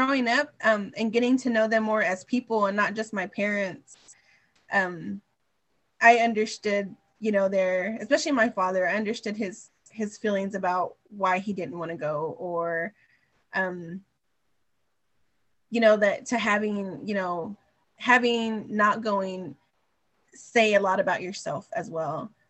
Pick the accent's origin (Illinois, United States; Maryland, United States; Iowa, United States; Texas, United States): Texas, United States; Dallas; growing up in Arcadia Park, especially in, you know, Oak Cliff, West Dallas area, you know, you grow up with a lot of Mexican-Americans